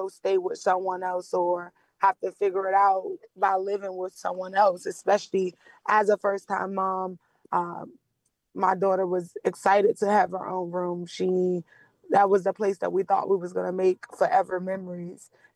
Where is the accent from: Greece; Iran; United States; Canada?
United States; Washington, District of Columbia; So again, I am also born and raised in Washington, D.C., Washingtonian.